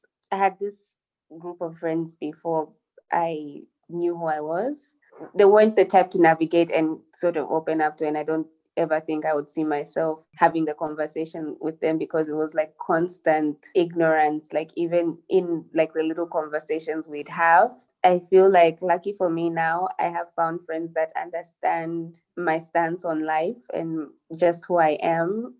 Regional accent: Zambia; as Tina Sue said, I'm from Zambia.

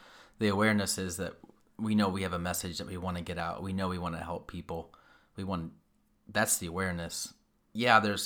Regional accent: United States; So we're from America.

